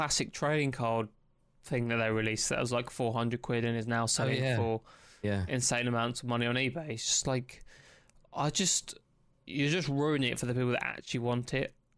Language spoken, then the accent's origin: English; United Kingdom; obviously being British, we're quite a polite, we tend to be as polite as possible